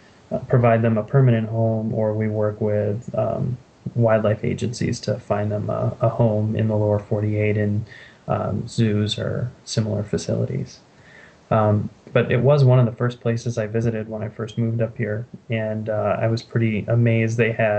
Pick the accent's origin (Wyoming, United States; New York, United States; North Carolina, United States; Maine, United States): Maine, United States; also born or lived in Colorado; now in Girdwood, United States; I was born and raised in Maine, and I've kind of skied my way across the country. I lived in Colorado for several years and moved up to Alaska